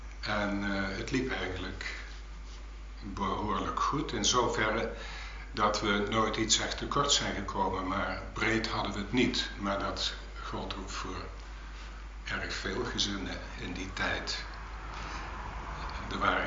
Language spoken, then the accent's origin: Dutch; Nijmegen, Gelderland, Netherlands; Ik ben geboren in Nijmegen in 1926 in een huis in de Arend-Noorduinstraat, dat is vlakbij het station.